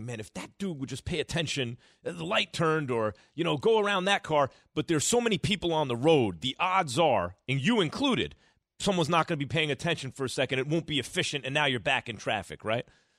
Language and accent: English; New York, United States; The only time we even played a tackle football in New York, like growing up in New York, is like when it snowed.